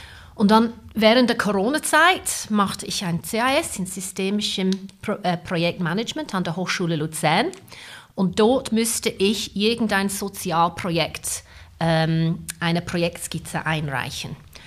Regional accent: England, United Kingdom; Ich bin in England geboren und aufgewachsen, aber meine Eltern sind auch Migranten. Meine Mutter kommt aus Österreich und mein Vater ist indischer Abstammung, ist aber auch nicht in Indien geboren, aufgewachsen, sondern in Sansibar.

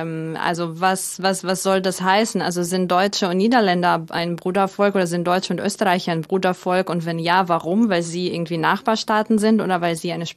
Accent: Kyiv, Ukraine; first language Russian; German is a second language; also ich kann beide Sprachen. Ne? Ich bin in Kiew aufgewachsen, in einer russischsprachigen Familie und war natürlich ich habe Ukrainisch als Kind gelernt und es ist meine zweite Muttersprache

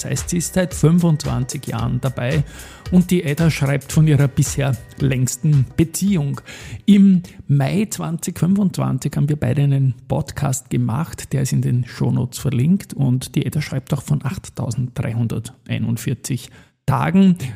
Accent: Austria; wenn man gefragt wird als Österreicher, zu wem man hilft außerhalb von Österreich

